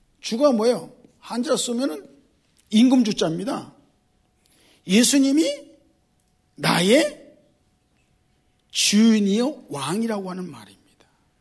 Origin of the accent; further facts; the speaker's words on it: Yeongjong, Incheon, South Korea; 제가 인천이 고향이잖아요. 더 정확히 말하면 영종도잖아요.